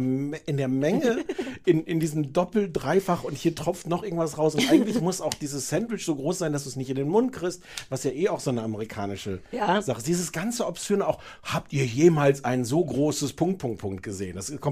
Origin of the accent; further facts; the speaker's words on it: East Germany, Germany; ich komme aus dem Osten.